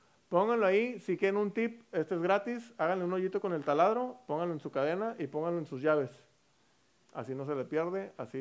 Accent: Mexico; como mexicanos, olvidarnos de dónde veníamos

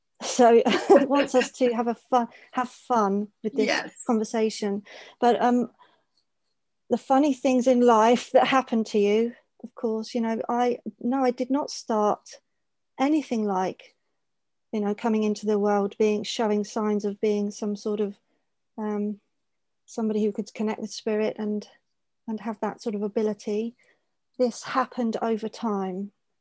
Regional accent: England, United Kingdom; Well, I'm from England, but I actually live on a very small little island at the bottom of the UK.

